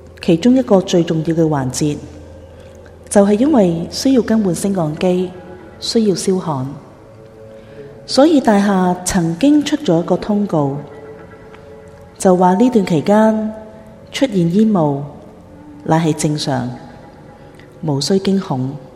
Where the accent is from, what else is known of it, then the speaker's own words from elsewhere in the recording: Hong Kong; 但是究竟我们香港人是不是真的那么关心自己身边发生的一切呢？